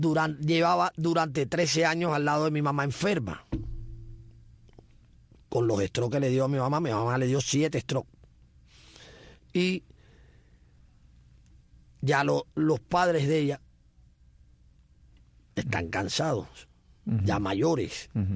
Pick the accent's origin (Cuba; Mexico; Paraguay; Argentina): Cuba; como gran cubano que soy, amo a mi tierra. Uh-huh. Amo a mi tierra, 100% cubano.